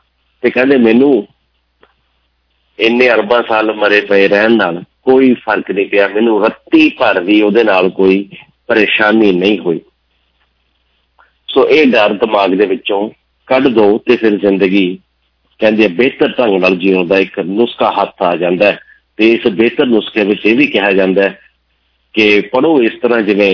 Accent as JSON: {"language": "Punjabi", "town": "Bathinda", "region": "Punjab", "country": "India", "accent": "Malwai", "said": "ਸਾਡੀ ਤਾਂ ਮਾਲਵੇ ਵਾਲੀ ਏ, ਅਸੀਂ ਬਠਿੰਡੇ ਵਾਲੇ ਆ"}